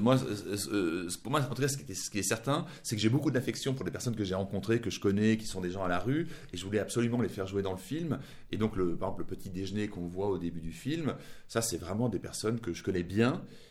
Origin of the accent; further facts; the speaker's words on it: France; also born or lived in Germany; Moi, je suis allemand, j'ai grandi en France, donc je suis toujours un peu un étranger, même si ça fait longtemps maintenant que je suis en France.